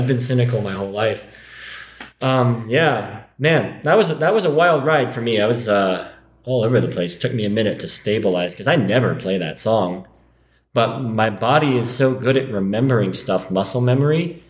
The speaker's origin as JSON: {"language": "English", "town": "Santa Fe", "region": "New Mexico", "country": "United States", "tie": "born or raised there", "said": "because I grew up here in Santa Fe, and one of my big insecurities as a teenager that caused a lot of my anger was resentment around being adopted"}